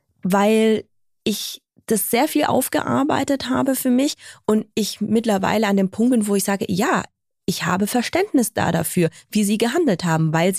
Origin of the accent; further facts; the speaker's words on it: Sindelfingen, Baden-Württemberg, Germany; ich war erst in Sindelfingen auf der Schule, also in meinem Heimatort.